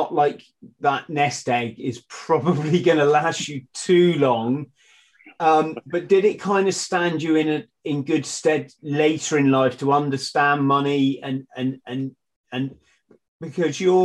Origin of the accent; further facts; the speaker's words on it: Bromley, London, United Kingdom; born there; I was born in Bromley, funny enough.